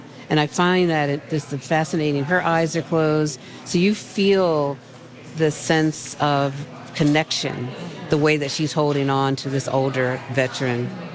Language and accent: English; Philadelphia, Pennsylvania, United States; I grew up in Philadelphia, in North Philly. My mom had a beauty shop.